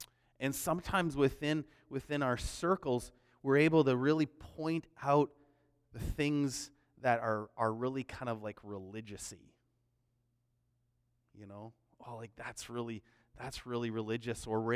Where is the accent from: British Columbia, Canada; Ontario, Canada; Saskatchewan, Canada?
British Columbia, Canada; Delta; I grew up in Delta, and just across 120th Street was Surrey, right?